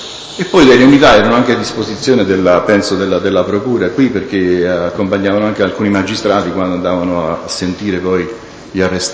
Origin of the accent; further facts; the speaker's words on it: Avellino, Campania, Italy; born there; Sono nato ad Avellino il 10 novembre del 52.